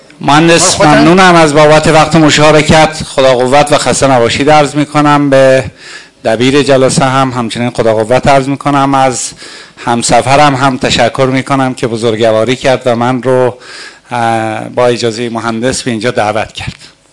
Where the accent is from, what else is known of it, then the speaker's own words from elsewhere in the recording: Firuzabad, Fars, Iran; born there; در شهر فیروزآباد که زادگاه من است